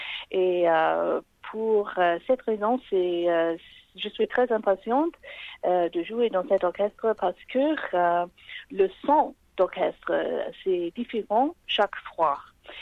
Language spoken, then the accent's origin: French; Sydney, New South Wales, Australia; moved away as an adult; also born or lived in Germany; now in Berlin, Germany; Oui, oui. Je viens de Sydney, mais j'ai étudié...